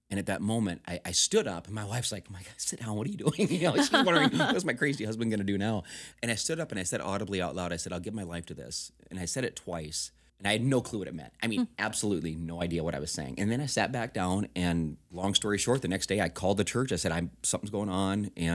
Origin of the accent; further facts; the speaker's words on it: Sioux Falls, South Dakota, United States; But no, I mean, we're from the Sioux Falls area. We have tons of friends, tons of family. That's all of our roots are there.